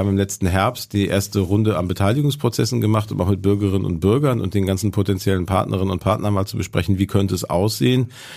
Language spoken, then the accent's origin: German; North Rhine-Westphalia, Germany; das soll so aussehen wie in meiner Jugend im Ruhrgebiet.